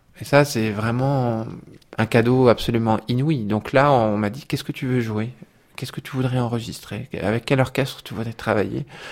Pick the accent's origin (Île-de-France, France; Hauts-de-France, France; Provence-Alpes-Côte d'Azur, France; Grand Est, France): Île-de-France, France; Colombes; born there; je suis né à Colombes, juste à côté de Paris, le 5 mai 1975, et je suis pianiste.